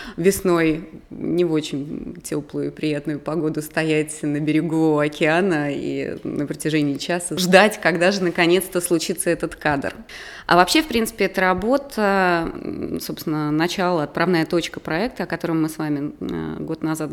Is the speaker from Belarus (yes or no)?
no; Saint Petersburg, Russia; потому что это мой родной город